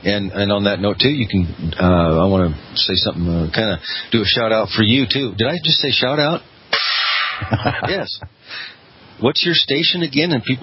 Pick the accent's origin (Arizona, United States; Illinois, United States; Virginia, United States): Illinois, United States; Peoria; born there; now in Boise, United States; I lived in Illinois. I was born in Peoria, Illinois, and then I moved out to Boise.